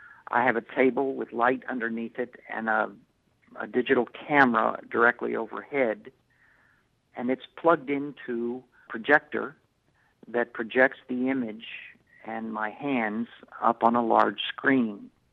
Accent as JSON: {"language": "English", "region": "Mexico City", "country": "Mexico", "tie": "born or raised there", "said": "I grew up in Mexico City."}